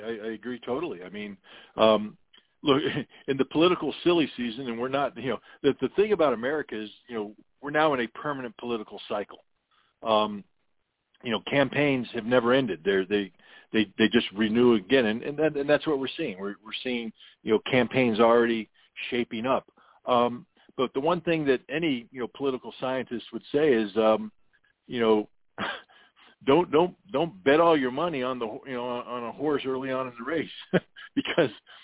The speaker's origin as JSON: {"language": "English", "country": "United States", "said": "And as an American, this is a dangerous situation."}